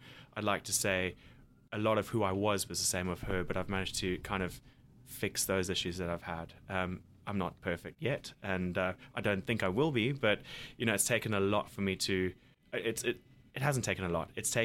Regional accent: Zimbabwe; I'm from Zimbabwe, but you know, I've come from a place.

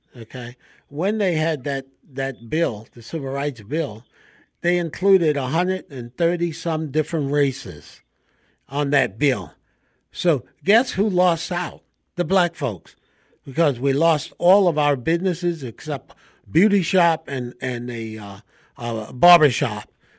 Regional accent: Mobile, Alabama, United States; I was born here in Mobile, Alabama, and I remember when we couldn't go to the restaurants and sit down, or when we took the Greyhound bus from Mobile to my grandmother and grandfather's place over in Daphne, we had to sit in the back of the bus.

